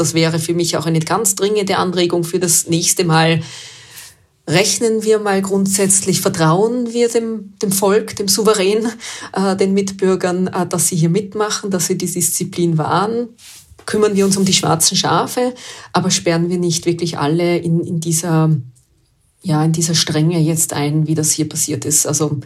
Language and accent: German; Austria; Und gerade als Österreicher